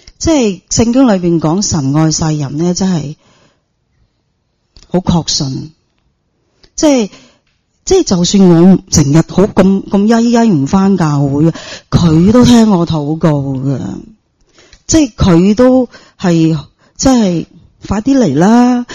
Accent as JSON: {"language": "Cantonese", "town": "Chaozhou", "region": "Guangdong", "country": "China", "said": "佢以前咧我哋潮州人个嗰个系拜神噶嘛"}